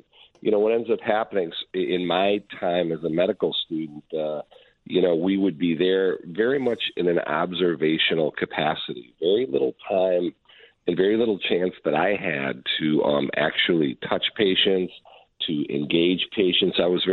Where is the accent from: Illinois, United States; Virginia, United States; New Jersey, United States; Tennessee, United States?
Illinois, United States; Chicago; look, I'm an immigrant. I grew up on the north side. I grew up in Uptown and Edgewater. And then I graduated from high school at Glenbrook South up in the North Burbs.